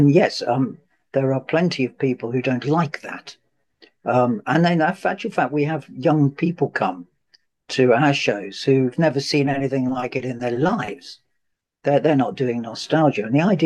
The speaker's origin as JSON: {"language": "English", "town": "Coventry", "region": "West Midlands", "country": "United Kingdom", "said": "I come from Coventry, nothing in common with that."}